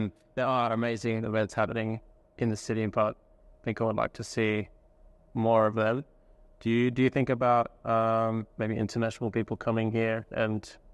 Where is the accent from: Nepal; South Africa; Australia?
Australia; Perth, Western Australia; as a young artist growing up in Perth, it's so hard to meet people in the arts scene